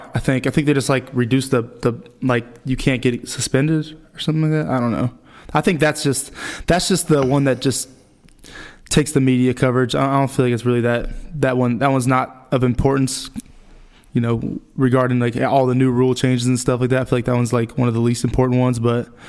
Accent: Fresno, California, United States; I grew up in Fresno, California. Played sports all my life.

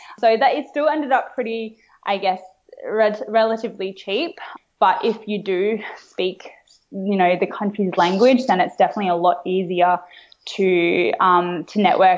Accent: Australia; as you said, being Australian, we're pretty lucky.

